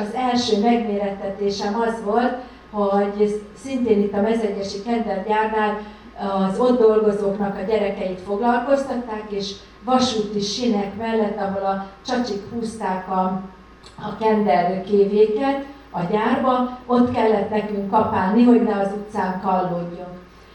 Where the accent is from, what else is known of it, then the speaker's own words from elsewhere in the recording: Pitvaros, Csongrád-Csanád, Hungary; also born or lived in Mezőegyes; én egy határszéli kisfaluban, Pitvaroson nőttem fel, ugye a Mezőegyesen születtem, de mind a kettő a román határtól pár kilométerre van.